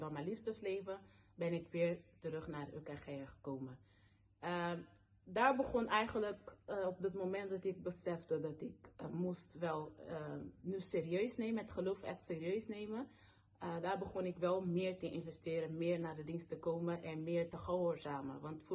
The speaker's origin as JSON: {"language": "Dutch", "town": "Rotterdam", "region": "South Holland", "country": "Netherlands", "said": "ik kom uit De Gaardesingel, Rotterdam."}